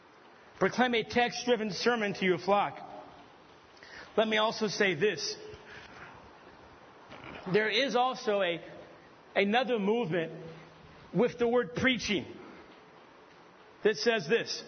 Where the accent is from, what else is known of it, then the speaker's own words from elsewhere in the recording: United States; I'm an American. We won our freedom from England.